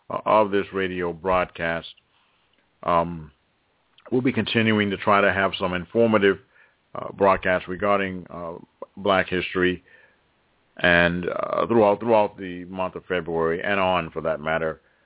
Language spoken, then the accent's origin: English; United States; which is really an assault and a war against us as American people.